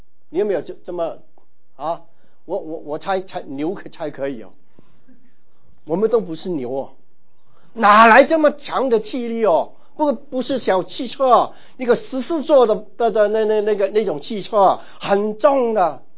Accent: Hong Kong; also born or lived in Guangzhou; 我出生在广州，然后在香港长大。

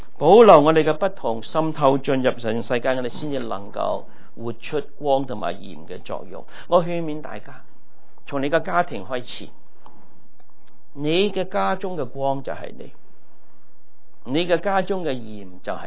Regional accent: China; 我们中国人，我们说我们中国人得天独厚，是不是？

